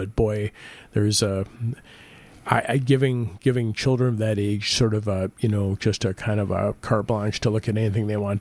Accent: North Carolina, United States; born there; I was born in North Carolina in 1963.

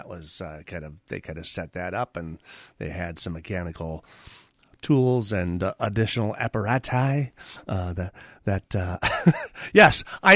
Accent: Darwin, Minnesota, United States; Hey, and oh, by the way, I grew up just outside of Darwin, Minnesota.

